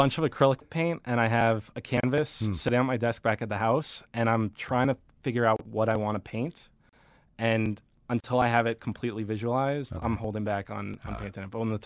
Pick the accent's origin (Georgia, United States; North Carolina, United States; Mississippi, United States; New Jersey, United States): New Jersey, United States; So I ended up working at a wine store out in New Jersey near my hometown.